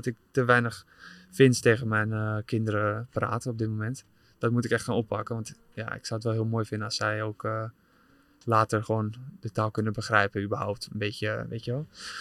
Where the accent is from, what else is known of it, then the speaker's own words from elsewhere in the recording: Netherlands; denk ik iets meer Fins dan Nederlands. Alleen, ik kan dat ook. Dat heb ik natuurlijk hier... ben ik opgegroeid in Nederland. Ja. Dus een mix van beide.